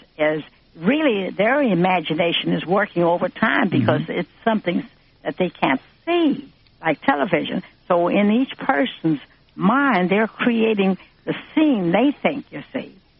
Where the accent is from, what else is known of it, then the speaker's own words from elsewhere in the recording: Louisiana, United States; now in New York, United States; Oh, I came up from Louisiana. In fact, I hope to go down there next week to pay a little visit.